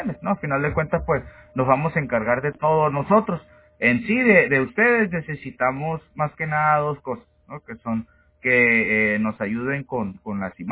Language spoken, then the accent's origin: Spanish; Hermosillo, Sonora, Mexico; Yo soy de Sonora. Yo soy de Sonora.